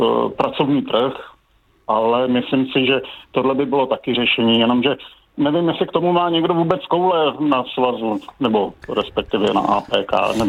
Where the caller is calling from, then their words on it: Jindřichův Hradec, South Bohemian Region, Czechia; z Jindřichova Hradce.